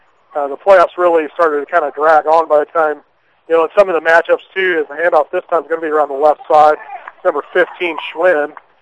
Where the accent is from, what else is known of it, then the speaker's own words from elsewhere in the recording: Missouri, United States; I know where I grew up in Missouri